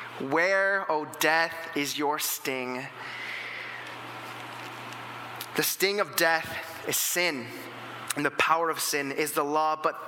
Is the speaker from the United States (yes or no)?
yes; Grants Pass, Oregon, United States; now in Canada; I'm not originally from here. I'm from Grants Pass, Oregon. And when I came up to Canada in 2013 for a mission trip.